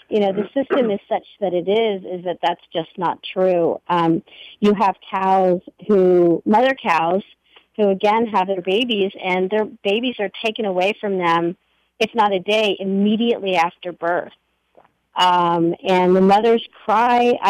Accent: Texas, United States; and I grew up in Texas in the 80s.

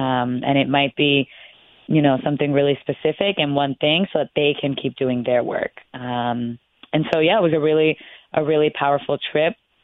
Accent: New York, United States; I was born and raised in New York, but have strong ties and strong connection to the island.

